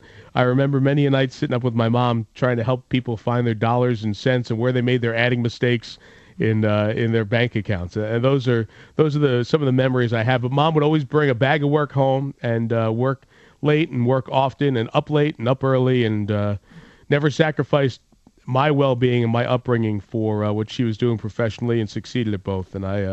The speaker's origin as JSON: {"language": "English", "region": "New York", "country": "United States", "tie": "born or raised there", "said": "growing up in New York, Marv Albert was a very famous sportscaster"}